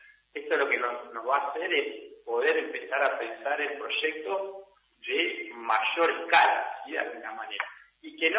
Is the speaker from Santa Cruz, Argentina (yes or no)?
yes; Caleta Olivia, Santa Cruz, Argentina; de donde yo vengo, ¿no? Como bien dijo Juan, Caleta Olivia, la provincia de Santa Cruz, la Patagonia, la estepa, la meseta